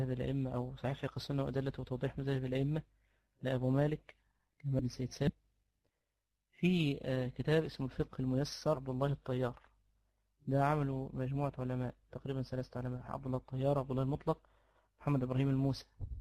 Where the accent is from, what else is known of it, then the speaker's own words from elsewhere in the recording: Upper Egypt, Egypt; احنا عندنا في الصعيد هم بيقولوا ان احنا ملكية